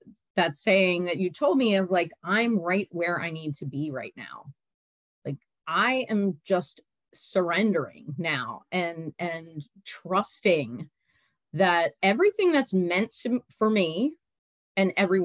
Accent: Philadelphia, Pennsylvania, United States; Look, I'm from Philly. I love my buffalo wings and things like that.

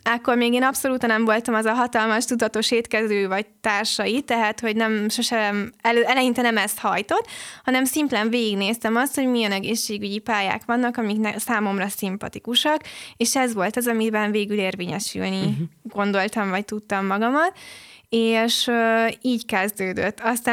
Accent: Hungary; hát magyarok vagyunk, egyértelmű, hogy eszünk.

